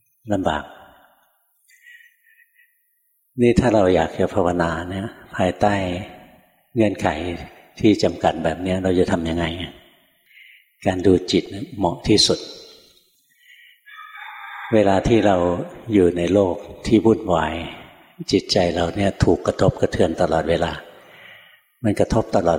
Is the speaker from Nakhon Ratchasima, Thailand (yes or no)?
no; Bangkok, Thailand; เมื่อก่อนหลวงพ่ออยู่กรุงเทพนะเกิดกรุงเทพเรียนหนังสือในกรุงเทพโตที่กรุงเทพทำงานในกรุงเทพจนกระทั่งปี 44ถึงได้ออกไปบวช